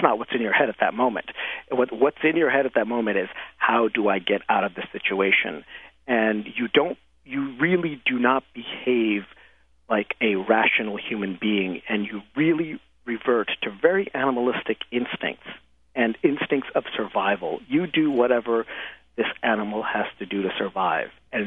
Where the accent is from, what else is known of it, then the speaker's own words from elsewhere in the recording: Brooklyn, New York, United States; also born or lived in Bangladesh; so I was born in Bangladesh, but I grew up in Brooklyn. I grew up in New York City, and I came here when I was like 7 years old.